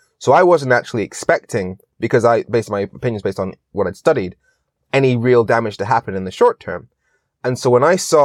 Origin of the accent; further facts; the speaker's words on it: Darlington, North East England, United Kingdom; born there; also born or lived in Middlesbrough / Swansea / Dundee / Birmingham; I was born in Darlington, then moved to Middlesbrough, then to Swansea, then to Dundee, then to Birmingham, then to Worcestershire, then back up to Darlington, then back down to Worcestershire, went to uni in Nottingham